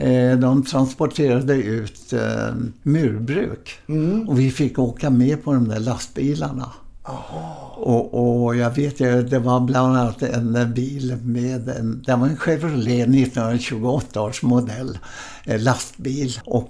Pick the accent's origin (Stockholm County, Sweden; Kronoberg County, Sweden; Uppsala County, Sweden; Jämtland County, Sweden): Stockholm County, Sweden; Stockholm; born there; Jag är född på Kungsholmen.